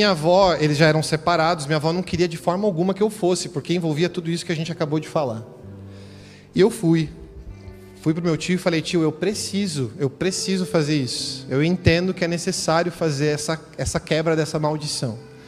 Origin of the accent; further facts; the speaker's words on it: Santo André, São Paulo, Brazil; era em Santo André, que é a cidade de onde eu vim